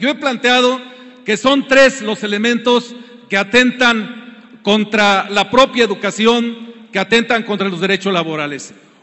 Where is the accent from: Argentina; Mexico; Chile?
Mexico; Michoacán; Yo soy de Michoacán